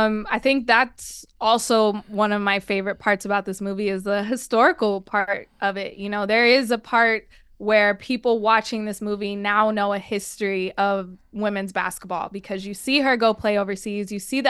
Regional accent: Sacramento, California, United States; You know, being a Lakers fan, growing up in Sacramento, but a Lakers fan.

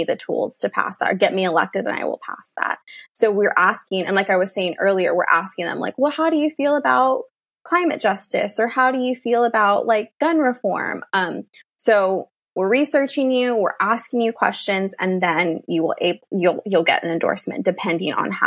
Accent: Texas, United States; as a Texan, I can tell you it is not accessible.

